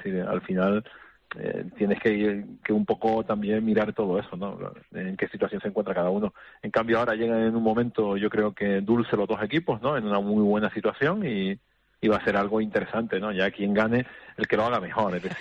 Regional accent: Canary Islands, Spain; soy Gran Canario

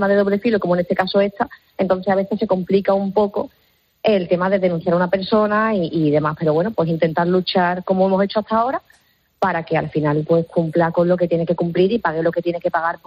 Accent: Seville, Andalusia, Spain; somos de Sevilla

